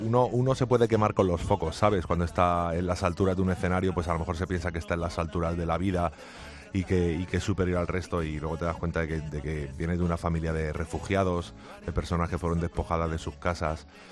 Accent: Madrid, Community of Madrid, Spain; yo soy un chaval de Aluche que empezó hace unos años en los bares de Aluche

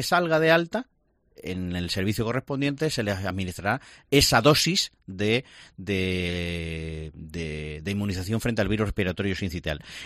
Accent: Puertollano, Castilla-La Mancha, Spain; yo en mi pueblo tengo un excelente trabajo cuando vuelva, que es en el centro de salud Puerto Llano 3

